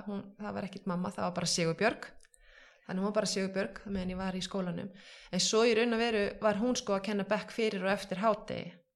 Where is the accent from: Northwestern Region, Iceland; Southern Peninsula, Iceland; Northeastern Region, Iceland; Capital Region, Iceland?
Northwestern Region, Iceland; Sauðárkrókur; Herðu, ég fætt og uppalinn á Sauðárkróki.